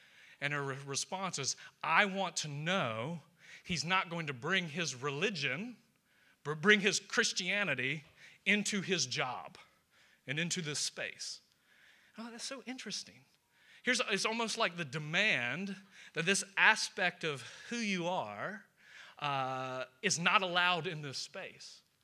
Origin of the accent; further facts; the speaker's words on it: Georgia, United States; accent: Georgia; So if you're kind of new here, I'm from Georgia. If you can't tell, I'm not from around here. The accent is from Georgia.